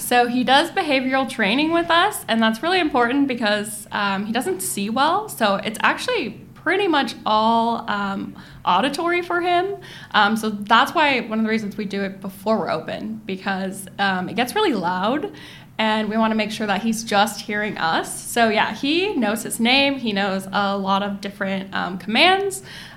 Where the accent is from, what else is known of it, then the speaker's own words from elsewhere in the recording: Monterey, California, United States; I grew up sort of in the Monterey area, and you know, I spent a lot of time at that aquarium